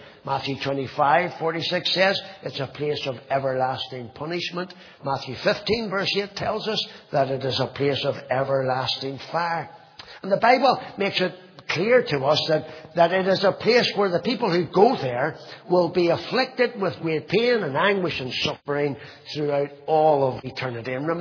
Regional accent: Londonderry, Northern Ireland, United Kingdom; I remember growing up in Londonderry

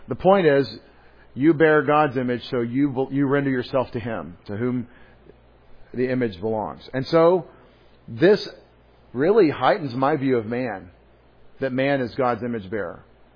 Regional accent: Texas, United States; Because I'm from Texas, so most of the people I know are from Texas.

